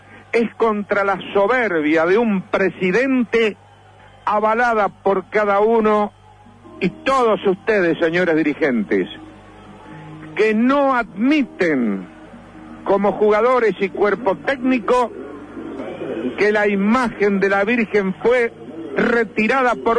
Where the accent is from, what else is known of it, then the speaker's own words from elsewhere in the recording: Santa Fe, Argentina; porque somos santafesinos